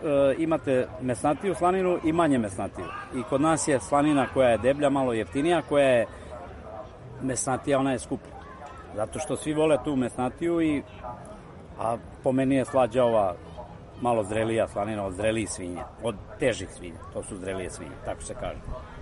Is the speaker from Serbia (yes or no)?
yes; Belegiš, Vojvodina, Serbia; Iz Belegiša, Karađorđeva 39A, naša prerada, domaćinstvo naše